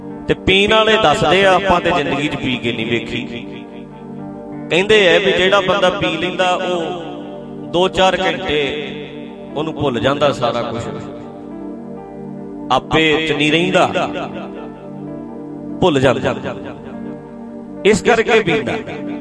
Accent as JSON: {"language": "Punjabi", "town": "Dhadrian", "region": "Punjab", "country": "India", "tie": "born or raised there", "said": "ਮੈਂ ਢੱਡਰੀਆਂ, ਮੇਰਾ ਪਿੰਡ ਨੇੜੇ ਹੀ ਹੈ ਤੁਹਾਡੇ, ਬਾਹਲਾ ਦੂਰ ਤੇ ਹੈ, ਨਿੱਕੇ ਹੁੰਦਿਆਂ ਵੇਖਿਆ ਹੀ ਹੈ"}